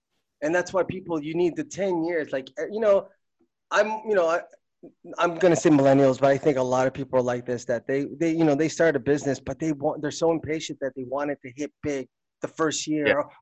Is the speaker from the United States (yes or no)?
no; Philippines; we wave the flag, you know, I'm from the Philippines kind of thing.